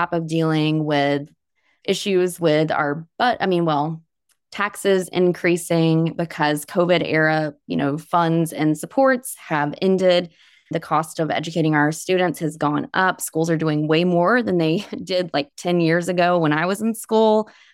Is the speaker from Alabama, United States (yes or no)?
yes; Alabama, United States; now in Vermont, United States; I grew up in Alabama. And so I'm so serious. One of the reasons that I moved to Vermont was because I thought in my head, Vermont is a safe haven